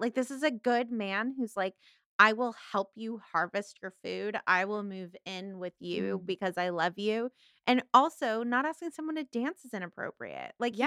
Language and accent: English; Van Nuys, California, United States; That's a West LA accent, not a Valley Girl accent. I'm sorry, I am from Van Nuys.